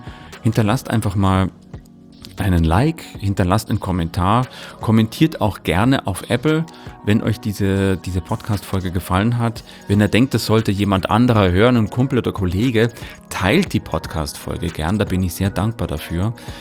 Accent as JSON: {"language": "German", "town": "Leuchtenberg", "region": "Bavaria", "country": "Germany", "tie": "born or raised there", "said": "in meinem Heimatdorf, in Leuchtenberg, so heißt"}